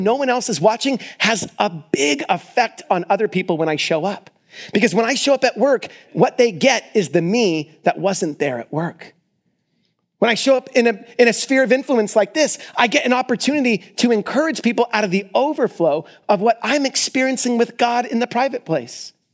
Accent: Orange County, California, United States; You know, growing up in Orange County, I can tell you this. This place is access to excess.

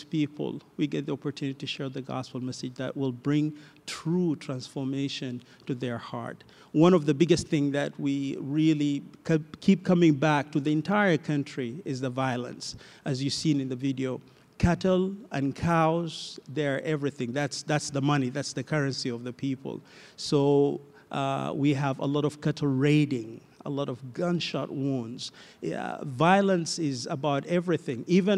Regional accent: South Sudan; and I come from South Sudan.

